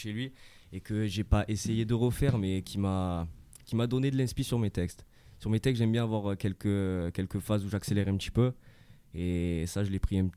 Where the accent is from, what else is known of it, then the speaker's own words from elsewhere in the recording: La Ciotat, Provence-Alpes-Côte d'Azur, France; je viens de la Ciotat, du centre-ville.